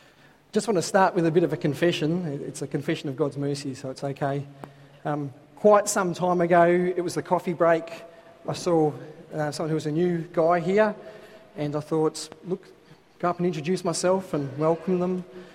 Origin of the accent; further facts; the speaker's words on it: Australia; I'm proudly Australian.